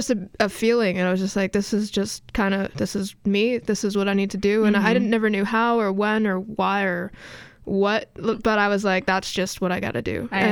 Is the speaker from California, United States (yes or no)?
no; Boston, Massachusetts, United States; Growing up in Boston, this is … talking, but growing up in Boston, I wasn't too in touch with the scene there until I started really playing my own music.